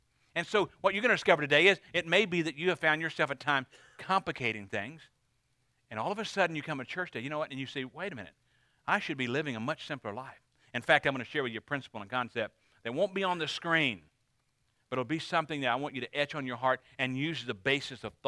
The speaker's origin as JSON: {"language": "English", "town": "Paris", "region": "Arkansas", "country": "United States", "tie": "born there", "said": "born in the same town that I was born in Paris, Arkansas."}